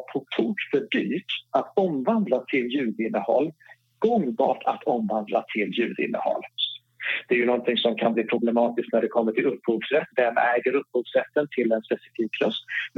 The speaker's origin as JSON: {"language": "Swedish", "region": "Norrland", "country": "Sweden", "accent": "Norrland", "said": "Jag har norrländska R, jag har inte Stockholms R."}